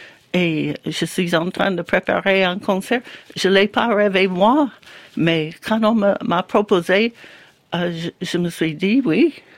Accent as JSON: {"language": "French", "town": "Dorothy", "region": "New Jersey", "country": "United States", "second_language": "French", "lives_now": "Le Mans, France", "said": "Et quand j'arrive à moi, je viens de Dorothy, New Jersey. Mais je dis, j'ai dû être française dans une autre vie."}